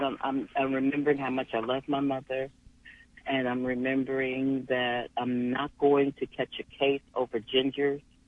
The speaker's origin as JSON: {"language": "English", "region": "California", "country": "United States", "said": "You know, just because I'm from California."}